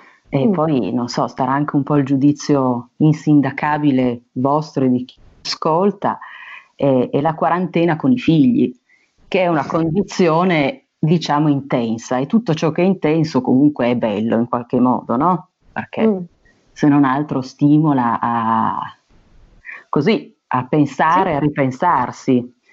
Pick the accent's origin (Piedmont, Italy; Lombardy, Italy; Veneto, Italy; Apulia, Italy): Piedmont, Italy; sono del Basso Piemonte, sono nata in provincia di Asti, ma poi mi sono trasferita all'estero, cioè in provincia di Cuneo.